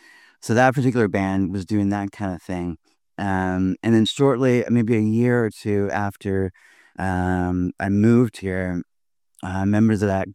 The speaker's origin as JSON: {"language": "English", "town": "Winnipeg", "region": "Manitoba", "country": "Canada", "tie": "born or raised there", "moved": "as an adult", "lives_now": "Toronto, Canada", "said": "It was incredible growing up in Winnipeg. And the band, I moved to Toronto with a band, actually."}